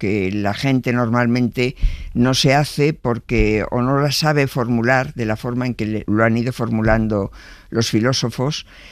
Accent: Barcelona, Catalonia, Spain; yo soy de Barcelona, o sea que no he tenido que descubrir el mar nunca, ¿no? Aunque soy de una generación donde había mucha gente que pasaban muchos años antes de que viera el mar en España

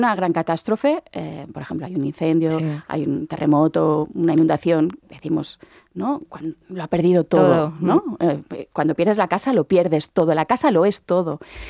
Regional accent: Balearic Islands, Spain; Yo vengo de Mallorca. Mallorca, toda mi vida he oído decir que vivimos del turismo

